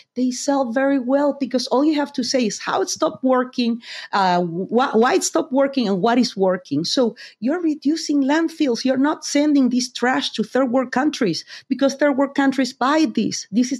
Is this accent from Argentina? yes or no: yes; Argentina; it is me coming from, I'm from Argentina